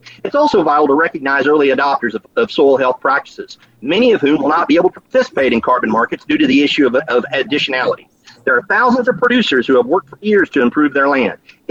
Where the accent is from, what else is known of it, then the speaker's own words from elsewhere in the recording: Oklahoma, United States; Again, my home state has an example. In 2001, the state established a carbon credit program that made the Oklahoma Conservation Commission the referee for carbon credits.